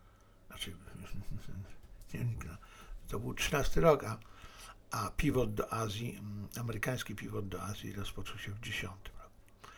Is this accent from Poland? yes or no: no; China; Polish is a second language; Ja z jednej strony, jako Chińczyk, doskonale rozumiem, świetnie rozumiem, że to, co zrobił wtedy